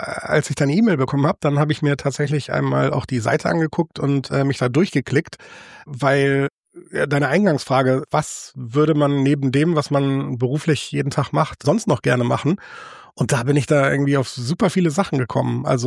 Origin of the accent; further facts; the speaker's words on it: Hamburg, Germany; ich bin, wie gesagt, in Hamburg geboren und hier auch aufgewachsen und war in Hamburg auf einer... Ja, erstmal auf einer Grundschule, die auch ziemlich geschichtsträchtig ist. Das war der Bullenhuser Damm. Das ist da in Bilbrook oder Rotenburg-Vorort da unten.